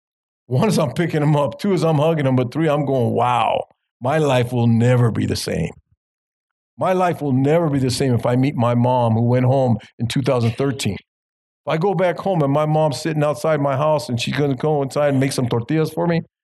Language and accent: English; Los Angeles, California, United States; I'm born and raised in L.A. I'm born and raised in Los Angeles. My mom and dad are from Mexico.